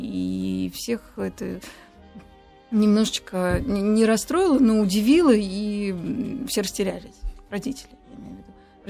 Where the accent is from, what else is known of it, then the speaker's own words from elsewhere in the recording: Georgia; я же росла в Грузии, там очень многонациональная страна, а в то время точно уж была, и было много разных имен.